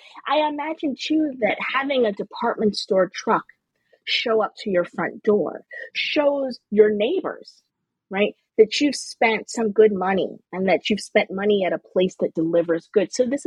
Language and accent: English; Baltimore, Maryland, United States; I'm from Baltimore, so this is always, but D.C. and Baltimore are very southern